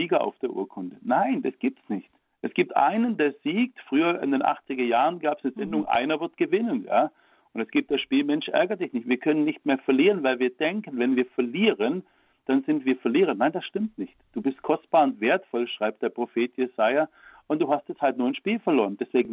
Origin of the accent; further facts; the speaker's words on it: Baden-Württemberg, Germany; ich komme aus Baden-Württemberg.